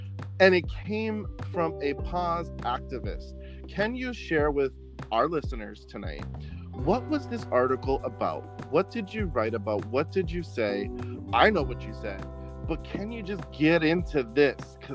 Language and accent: English; Waterbury, Connecticut, United States; I was raised in Connecticut, Waterbury, Connecticut, the poorest city.